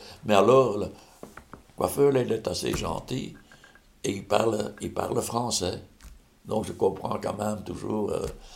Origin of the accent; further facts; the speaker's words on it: Belgium; Je suis chez moi en Belgique. Mmh. J'ai ma langue.